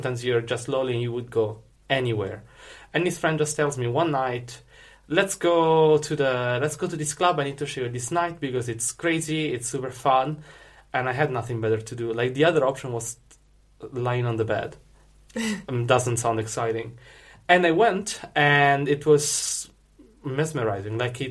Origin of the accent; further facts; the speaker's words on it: Italy; I mean, everybody in Italy grows up with Japanese culture, especially with anime and manga.